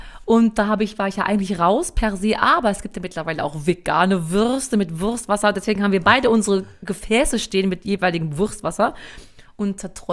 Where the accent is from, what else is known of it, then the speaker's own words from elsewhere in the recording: North Rhine-Westphalia, Germany; Da bin ich als Sauerländer Kind, wo ich ja wirklich herkomme